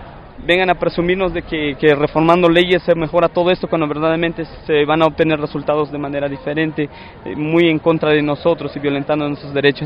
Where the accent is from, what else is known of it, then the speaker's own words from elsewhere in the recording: Chiapas, Mexico; Pues aquí nosotros somos de Chiapas.